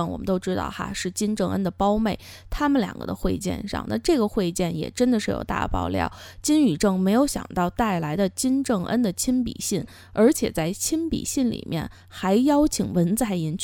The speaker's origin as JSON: {"language": "Chinese", "country": "China", "said": "那最年轻的运动员呢，是来自我们的老家哈，中国代表团里面最年轻的这个运动员"}